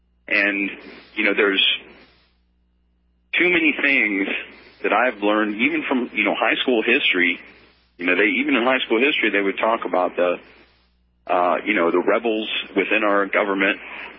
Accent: Texas, United States; Even, you know, my family, we're from Central Texas, and we're very conservative.

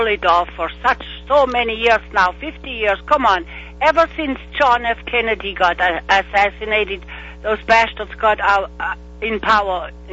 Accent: Germany; now in United States

